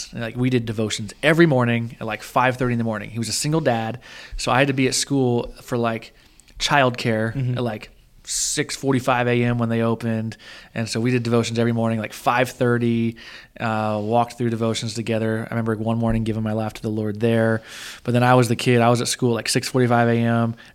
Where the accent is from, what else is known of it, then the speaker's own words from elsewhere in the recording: California, United States; moved away as an adult; also born or lived in Kansas; now in Indiana, United States; So born and raised in California through high school, went to college there. Four of my five kids were born there. So like we did ministry in Southern California for a very long time. Then there's just this little 5.5 year stint in Kansas. And then now we're in Indiana.